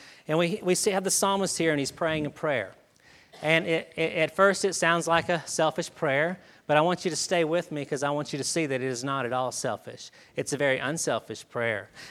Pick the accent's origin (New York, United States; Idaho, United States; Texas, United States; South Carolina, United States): South Carolina, United States; But we grew up near Clemson University, so we had a great year.